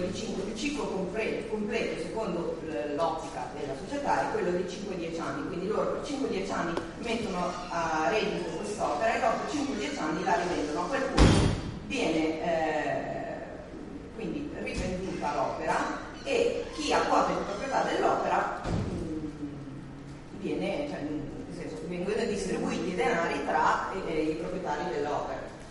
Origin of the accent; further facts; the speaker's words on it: Genoa, Liguria, Italy; Sono molto fiera del fatto da genovese